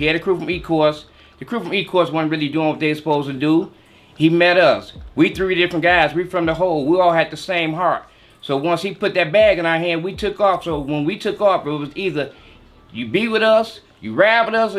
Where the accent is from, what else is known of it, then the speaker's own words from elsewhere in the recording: Detroit, Michigan, United States; Yeah, I've been around Southwest Detroit since I was about 2 years old.